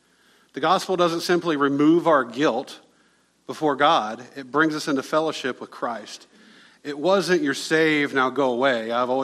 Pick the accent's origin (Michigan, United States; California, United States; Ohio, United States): Ohio, United States; Whipple; I grew up in Ohio, a little town called Whipple, Ohio.